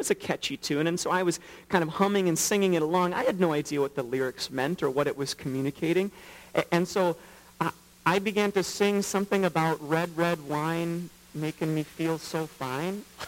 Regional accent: Twin Cities, Minnesota, United States; I grew up in the Twin Cities and went to a conservative Baptist church.

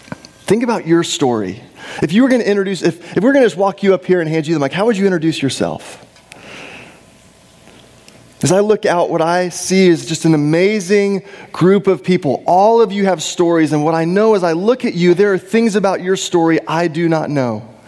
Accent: Texas, United States; I was born and raised in Texas.

